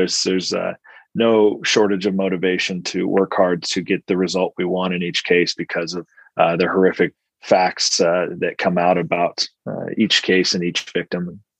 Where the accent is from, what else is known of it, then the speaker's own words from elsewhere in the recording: California, United States; I grew up in San Bernardino County, then came back home for law school and started interning in the DA's office as a law student.